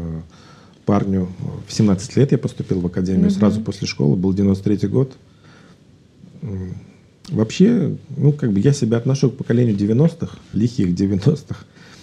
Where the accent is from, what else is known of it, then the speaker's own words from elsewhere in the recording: Kaliningrad, Kaliningrad Oblast, Russia; Я рос в Калининграде, это достаточно крупный был город, и сейчас портовый.